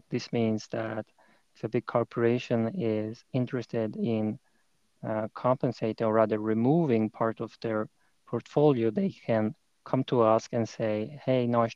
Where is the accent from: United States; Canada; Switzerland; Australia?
Switzerland; Ticino; now in Baden, Switzerland; I come from the Italian-speaking part of Switzerland, Ticino, from the very south.